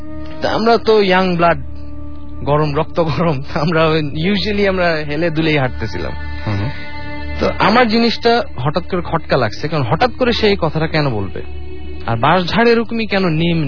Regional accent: Sylhet, Sylhet Division, Bangladesh; আমি আমার ফ্রেন্ডদেরকে নিয়ে সিলেট গেলাম আমার গ্রামের বাড়িতে।

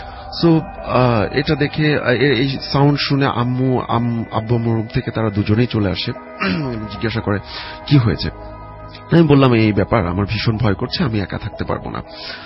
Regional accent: Rajbari, Dhaka Division, Bangladesh; আমি যে স্টোরিটা বলতে চাচ্ছি এটা আমার হোম ডিস্ট্রিক্ট রাজবাড়িতে ঘটে

